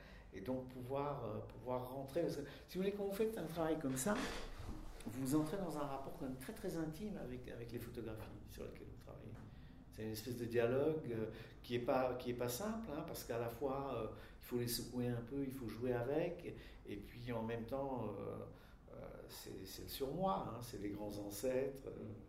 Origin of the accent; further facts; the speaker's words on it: Czechia; French is a second language; now in France; Moi, j'ai grandi en Tchécoslovaquie dans les années 50.